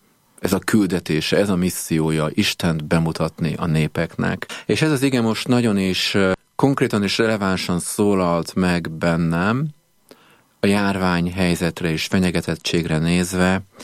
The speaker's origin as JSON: {"language": "Hungarian", "region": "Budapest", "country": "Hungary", "tie": "born or raised there", "said": "Igen, tehát én egy ilyen református családban nőttem fel, a nővéremmel velük, a Budahegyvidéki gyülekezet volt a gyülekezet, ahova tartoztunk."}